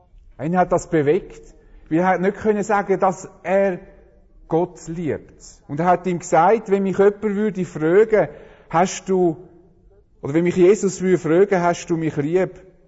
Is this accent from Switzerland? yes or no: yes; Switzerland; Wir haben ja professionelle Bescheidenheit als Schweizer.